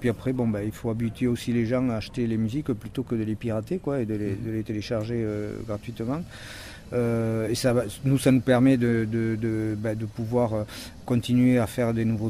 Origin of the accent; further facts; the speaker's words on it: Toulouse, Occitanie, France; Voilà, on est de Toulouse